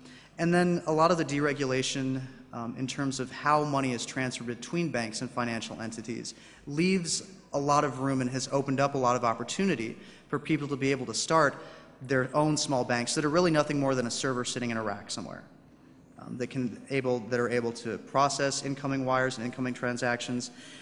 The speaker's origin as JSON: {"language": "English", "town": "Grand Rapids", "region": "Michigan", "country": "United States", "tie": "born or raised there", "said": "Another example I heard of this was in my hometown in Grand Rapids, Michigan, a bar, which is actually very popular right now"}